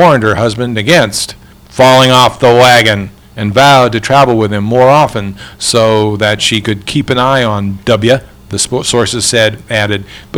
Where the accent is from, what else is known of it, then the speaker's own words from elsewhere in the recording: Maine, United States; That's Kennebunkport, near my hometown.